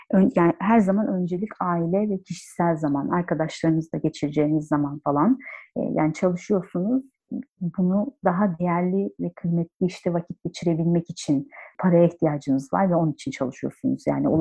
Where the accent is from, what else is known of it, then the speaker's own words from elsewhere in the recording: Trabzon, Turkey; Yani ben uzağım hani Trabzonluyum çok alakasız.